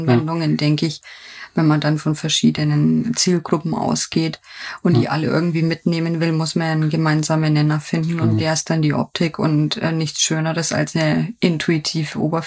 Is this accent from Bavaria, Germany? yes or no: yes; Bayreuth, Bavaria, Germany; born there; ich darf jetzt als gebürtige Bayreutherin und weiterhin, also Firma ist in Lichtenfels, einfach für Oberfranken sprechen